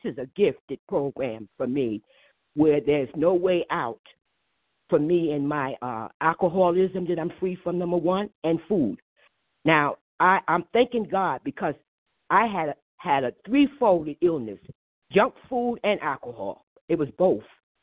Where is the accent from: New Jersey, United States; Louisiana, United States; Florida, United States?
New Jersey, United States; I'm from New Jersey.